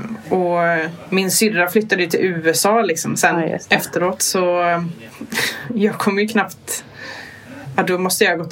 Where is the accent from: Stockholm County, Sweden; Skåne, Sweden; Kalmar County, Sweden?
Kalmar County, Sweden; Jag är från Öland då.